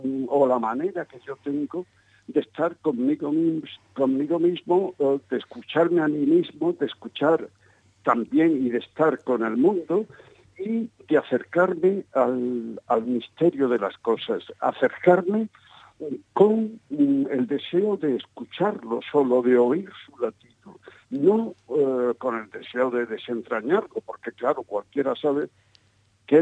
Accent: Spain; Es decir, yo soy español y amo sobre todo mi país, ¿no?

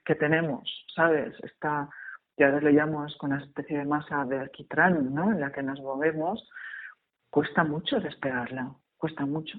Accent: Valencian Community, Spain; yo como valenciana, aquí tenemos puntos positivos por todo

